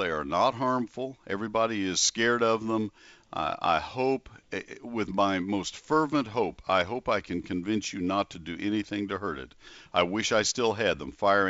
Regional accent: College Station, Texas, United States; growing up in College Station with my dad as an A&M professor

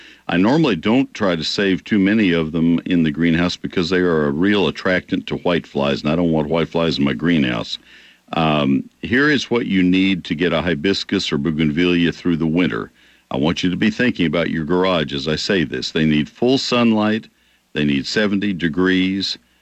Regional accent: Texas, United States; now in Washington, United States; People are great. I love my home state. We are in D.C., which is pretty close to the New York way of life

